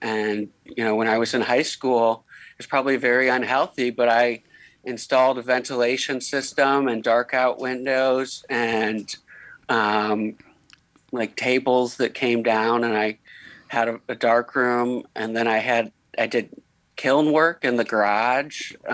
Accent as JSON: {"language": "English", "town": "Gary", "region": "Indiana", "country": "United States", "tie": "born or raised there", "said": "So I'm a local artist, born and raised in Gary here."}